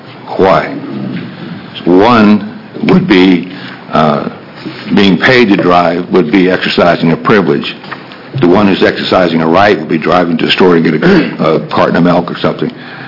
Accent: Myrtle Creek, Oregon, United States; I'm from Myrtle Creek, Oregon.

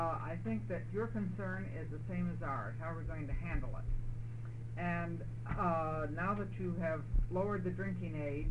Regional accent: Lake Oswego, Oregon, United States; from Lake Oswego

